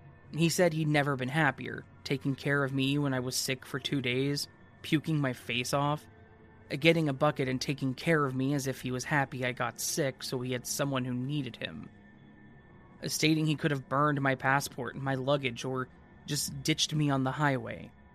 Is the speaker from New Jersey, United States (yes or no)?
no; Pennsylvania, United States; also born or lived in Georgia; When I was a kid, maybe 4 or 5, we moved to Pennsylvania from Georgia.